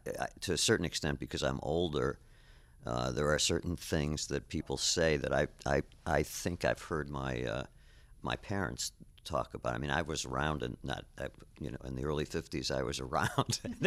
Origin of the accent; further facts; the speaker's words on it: Milwaukee, Wisconsin, United States; You know, I grew up in Milwaukee